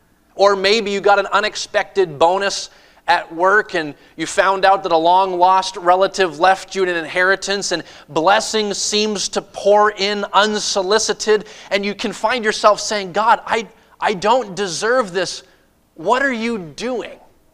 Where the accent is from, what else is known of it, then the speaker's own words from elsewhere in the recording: Maine, United States; now in Houston, United States; So originally I'm from the Northeast. I was born and raised in Maine.